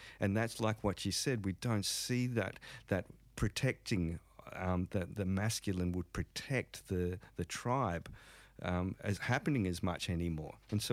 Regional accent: Darwin, Northern Territory, Australia; born there; also born or lived in Melbourne; I was born in Darwin, actually, and my dad was in the Air Force, so travelled all over the world, actually

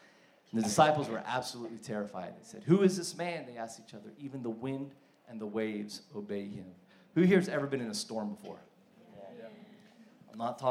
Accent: Manila, Metro Manila, Philippines; I went to an American school. That's why I have this accent. But I love growing up in the Philippines. It's a tropical country, man.

